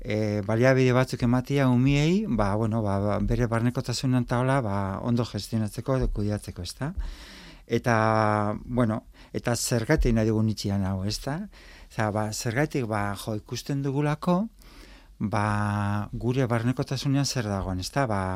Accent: Antzuola, Basque Country, Spain; Antzuolan jaio, Antzuolan bizi

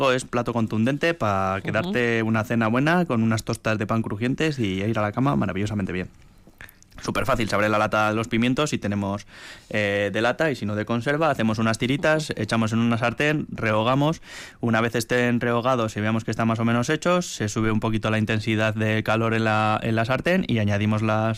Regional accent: Galicia, Spain; yo en mi pueblo en Galicia y la morcilla dulce, es maravilloso

